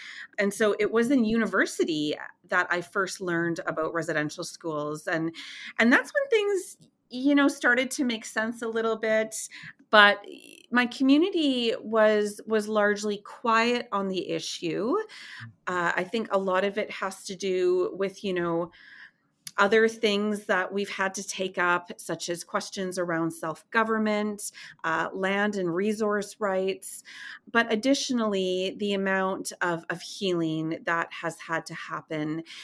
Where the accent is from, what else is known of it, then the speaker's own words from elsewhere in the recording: Inuvik, Northwest Territories, Canada; as a kid growing up in Inuvik and at our fish camp